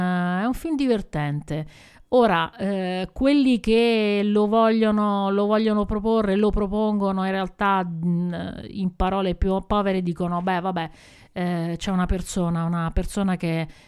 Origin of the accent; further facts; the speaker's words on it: Rome, Lazio, Italy; Da romana dico alcune scene del film legate a Roma, alla città di Roma, sono veramente impressionanti.